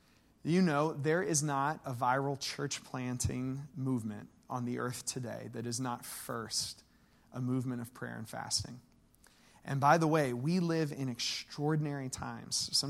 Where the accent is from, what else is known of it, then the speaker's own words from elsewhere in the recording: Pennsylvania, United States; You know, I grew up in Western Pennsylvania. I feel pretty familiar with the Pittsburgh area